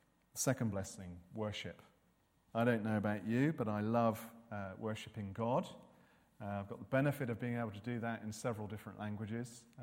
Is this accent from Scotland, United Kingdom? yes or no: no; South West England, United Kingdom; I grew up in Devon, in a small, rural farming community. I grew up in a non-Christian home